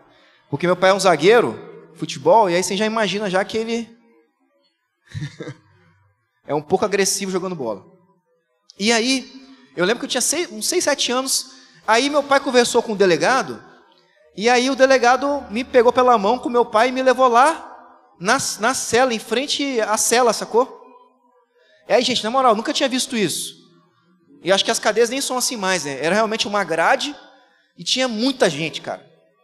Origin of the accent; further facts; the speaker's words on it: Vila Velha, Espírito Santo, Brazil; Eu também sou de Vila Velha.